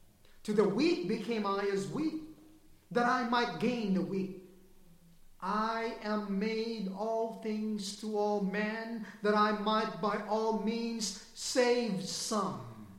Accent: Philippines; because after all, I am a Filipino.

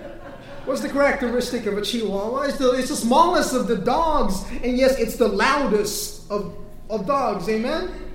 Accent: Philippines; Maybe you live in Florida. I grew up in the Philippines.

